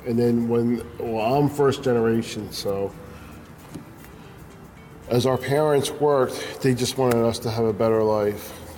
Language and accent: English; Philadelphia, Pennsylvania, United States; I was born and raised in Philadelphia, Chinatown. It's a small community, but vibrant in a lot of restaurants, a lot of the Chinese culture.